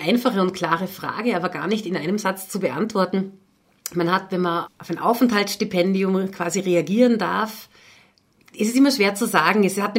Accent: Upper Austria, Austria; Ich bin ja in Oberösterreich aufgewachsen

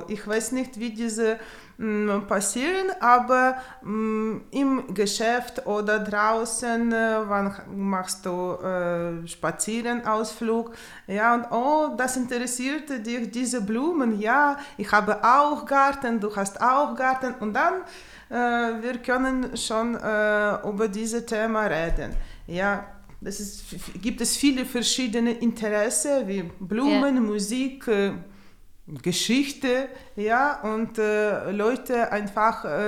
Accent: Ukraine; German is a second language; ich bin Ukrainerin

